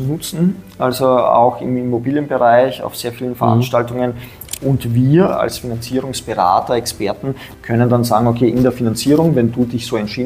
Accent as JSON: {"language": "German", "town": "Graz", "region": "Styria", "country": "Austria", "tie": "born or raised there", "lives_now": "Vienna, Austria", "said": "ich bin auch Steirer, ja. Aufgewachsen in der Steiermark. Das heißt, da haben wir was gemeinsam. In Graz bin ich aufgewachsen. Zuerst in der Südsteiermark, dann in Graz und ich bin mittlerweile seit 10 Jahren in Wien lebend."}